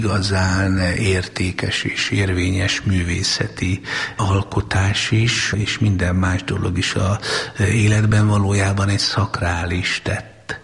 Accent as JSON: {"language": "Hungarian", "town": "Szolnok", "region": "Jász-Nagykun-Szolnok", "country": "Hungary", "said": "én szolnoki vagyok"}